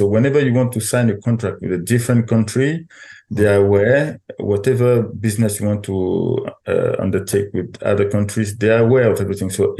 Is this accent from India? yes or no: no; Côte d’Ivoire; Yes, I left the Ivory Coast. Like you say, I come from the Ivory Coast. In Ivory Coast, I was working in the media.